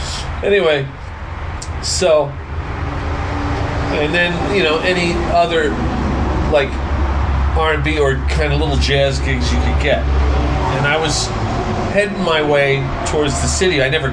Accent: East Meadow, New York, United States; I'm from East Meadow, Long Island, South Shore, Mid Island, Nassau County.

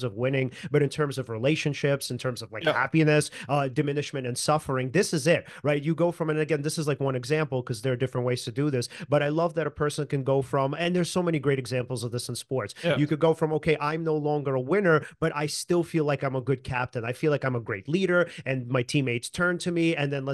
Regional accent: United States; because, you know, being an American.

